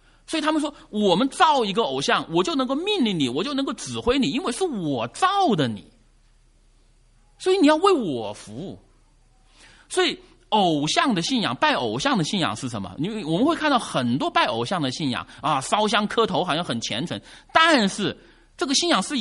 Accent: China; 我就来自于一个码头城市，在中国大陆有个所谓的码头文化。

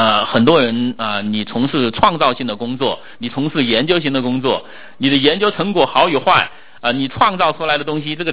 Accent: China; 但是作为我一个中国人，我看到这些，我心里怎么想呢？

